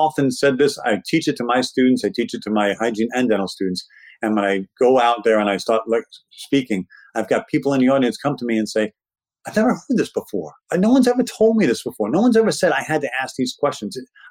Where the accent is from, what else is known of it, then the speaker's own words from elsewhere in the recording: Brooklyn, New York, United States; Now, of course, I'm from Brooklyn and I practice in New York, so my take on this is a little different.